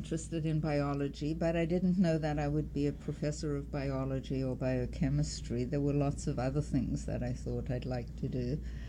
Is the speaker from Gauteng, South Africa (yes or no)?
no; Cape Town, Western Cape, South Africa; now in United States; So yes, I was born and raised in Cape Town.